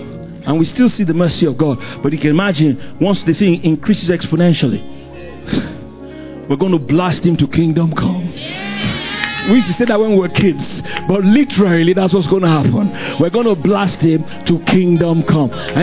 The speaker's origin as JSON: {"language": "English", "country": "Nigeria", "tie": "born there", "said": "it's not an accident I was born in Nigeria."}